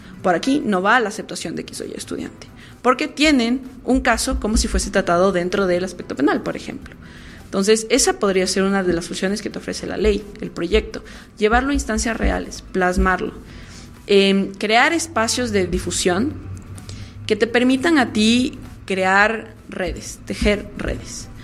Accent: Ecuador; como cultura ecuatoriana tenemos una mala memoria

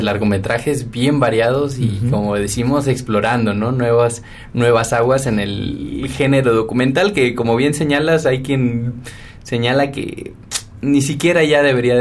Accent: Mexico; como quizá hayas detectado mi acento, yo soy de México

